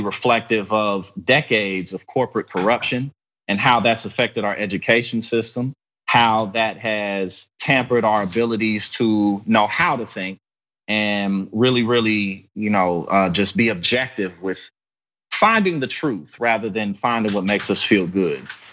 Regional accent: St. Louis, Missouri, United States; I'm from St. Louis, Missouri, for instance.

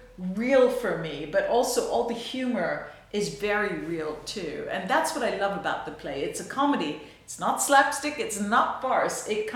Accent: New York, United States; well, for me, I'm from New York. Both my daughters were born in Brooklyn.

